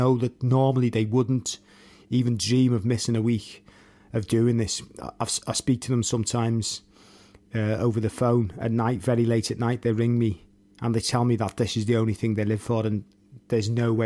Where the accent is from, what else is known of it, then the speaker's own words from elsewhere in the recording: Liverpool, North West England, United Kingdom; a place I'm familiar with because I'm from Liverpool as well, clearly.